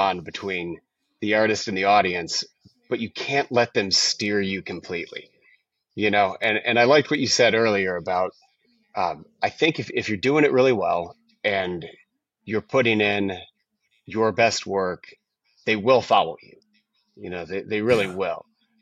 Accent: Bloomington, Indiana, United States; So it's set in my hometown of Bloomington, Indiana in 1999.

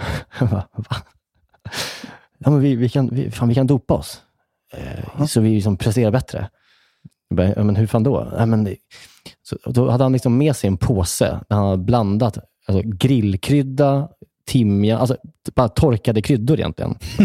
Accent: Björkvik, Södermanland, Sweden; i Björkvik, där jag kommer ifrån, finns det ingen vattentorn, för det är som en liten by.

